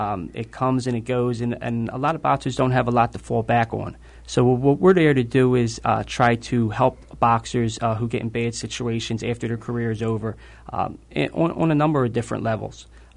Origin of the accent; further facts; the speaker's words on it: Philadelphia, Pennsylvania, United States; Born and raised in South Philadelphia.